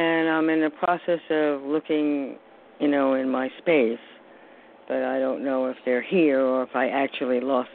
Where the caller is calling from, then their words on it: New York, United States; New York.